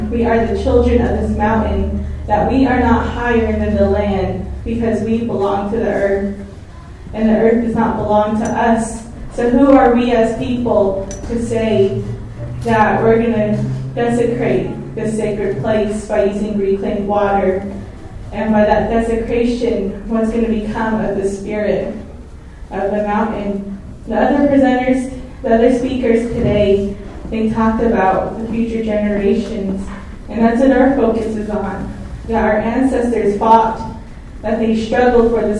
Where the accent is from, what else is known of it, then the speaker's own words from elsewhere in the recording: Hard Rock, Arizona, United States; now in Flagstaff, United States; I'm originally from Hard Rock, Arizona, Navajo Nation, but right now I'm residing outside the reservation in Flagstaff, and I recognize myself as a Diné female.